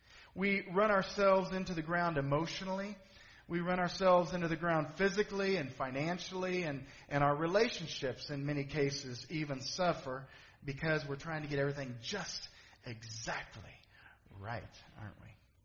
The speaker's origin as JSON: {"language": "English", "town": "Stanbury", "country": "United States", "tie": "born or raised there", "lives_now": "St. Louis, United States", "said": "primarily whenever we go to Stanbury, my hometown, like from here, it's 4 hours"}